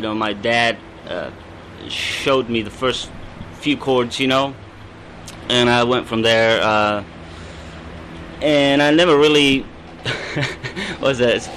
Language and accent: English; Uruguay; I was born in Uruguay, South America, you know, down south.